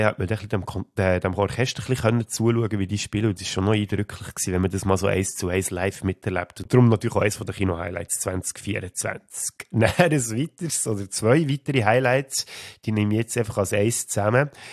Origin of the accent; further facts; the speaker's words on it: Switzerland; Gut, bei uns in der Schweiz ist es immer nur halb so schlimm.